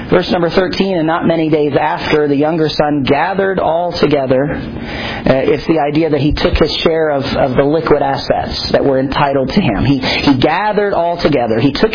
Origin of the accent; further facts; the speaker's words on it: Minneapolis, Minnesota, United States; I grew up in Pastor Monty's youth group in Minneapolis